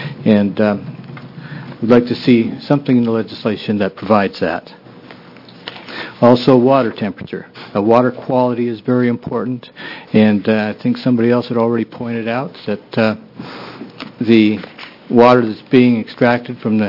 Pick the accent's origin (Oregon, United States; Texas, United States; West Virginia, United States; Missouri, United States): Oregon, United States; Portland; for the record, I'm from Portland, Oregon.